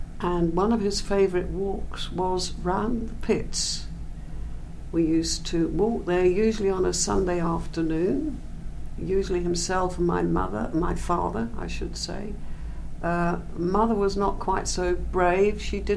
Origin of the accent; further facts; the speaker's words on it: Ely, East of England, United Kingdom; born there; Yes, I was born in Ely. My mother was not English. She was born in Damascus, Syria. But my father, as a soldier, went out there and met her and brought her back to live in Ely.